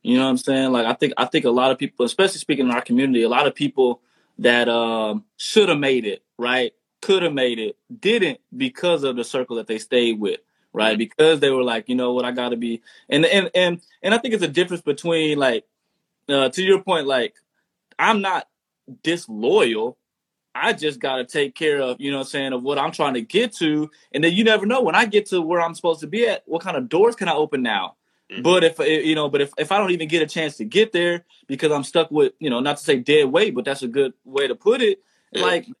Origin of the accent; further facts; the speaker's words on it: Texas, United States; I'm from the South too, straight out of Texas, straight out of Texas.